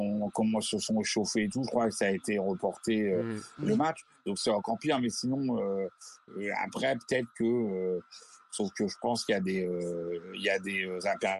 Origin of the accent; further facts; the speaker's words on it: Paris, Île-de-France, France; pour moi, que je suis parisien